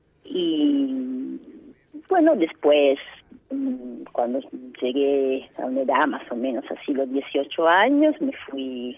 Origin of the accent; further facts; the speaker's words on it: Salerno, Campania, Italy; born there; Spanish is a second language; Nací en Salerno, que es una ciudad del centro-sur de Italia.